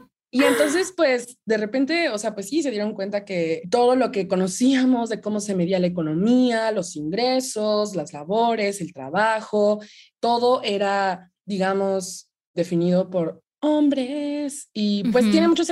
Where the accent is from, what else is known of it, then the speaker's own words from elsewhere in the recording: State of Mexico, Mexico; soy acuario, vengo del Estado de México